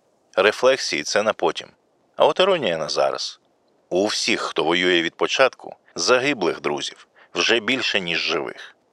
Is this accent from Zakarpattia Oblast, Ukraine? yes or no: no; Kyiv, Ukraine; мій батя ліванець, а по мамі я корінний киянин до п'ятого коліна точно.